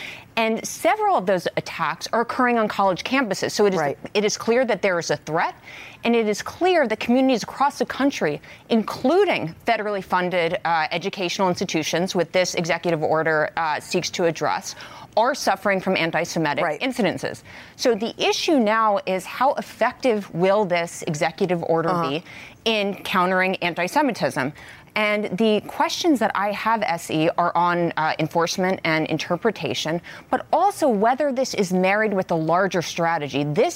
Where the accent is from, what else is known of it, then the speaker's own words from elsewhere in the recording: United States; So net-net, I view this, as an American, as a Jew, and as a security analyst, as a positive step